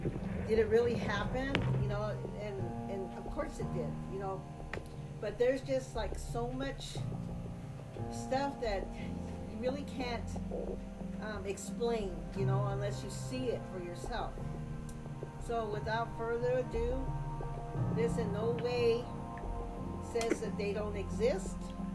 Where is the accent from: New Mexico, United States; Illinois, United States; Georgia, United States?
New Mexico, United States; Acoma Pueblo; I just introduced myself in my native language. … I'm from the Parrot Clan, and I come from Acoma Pueblo.